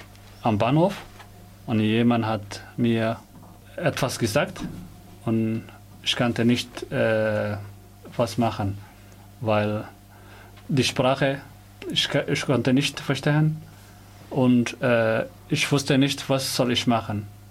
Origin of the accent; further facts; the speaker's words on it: Somalia; German is a second language; now in Germany; Ich komme aus Somalia und ich bin in Deutschland seit 2015.